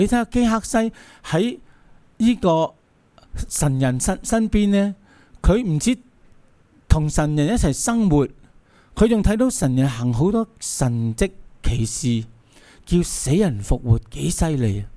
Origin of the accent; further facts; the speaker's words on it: Hong Kong; 用我哋香港人嘅俗语就系咁嘥，